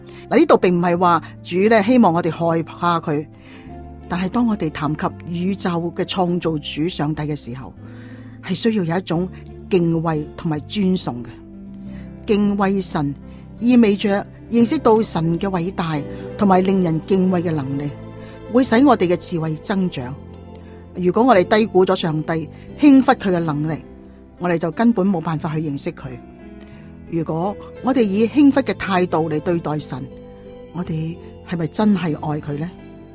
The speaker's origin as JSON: {"language": "Chinese", "region": "British Columbia", "country": "Canada", "tie": "born or raised there", "said": "我的丈夫和我都是在海边长大的，他在非洲的安哥拉，而我在加拿大的不列颠哥伦比亚。"}